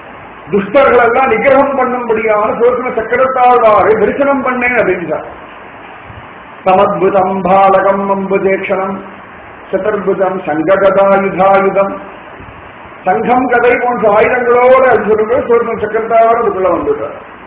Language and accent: Tamil; Srirangam, Tamil Nadu, India; ஸ்ரீரங்கத்திலாம் வளர்ந்தோம்